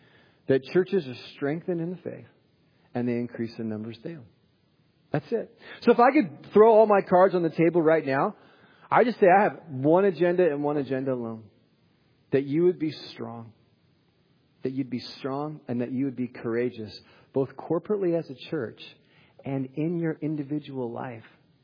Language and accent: English; Los Angeles, California, United States; also born or lived in Simi Valley; now in Phoenix, United States; I live in Phoenix, Arizona, but I come from Los Angeles and from Simi Valley.